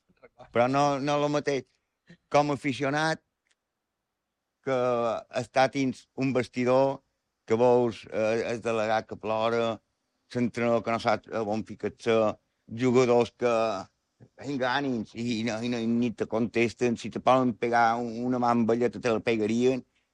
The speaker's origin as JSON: {"language": "Catalan", "town": "Petra", "region": "Balearic Islands", "country": "Spain", "tie": "born there"}